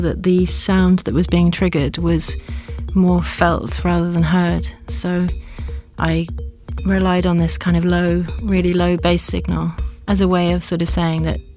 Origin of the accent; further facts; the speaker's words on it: London, United Kingdom; I'm from South London and I remember taking the bus